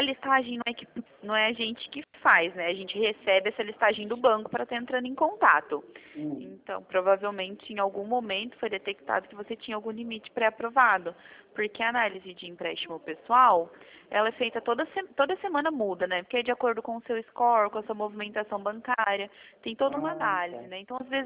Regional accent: Paraná, Brazil; eu sou do Paraná.

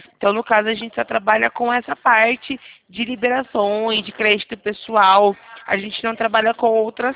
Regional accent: Campinas, São Paulo, Brazil; eu sou aqui de Campinas, interior de São Paulo.

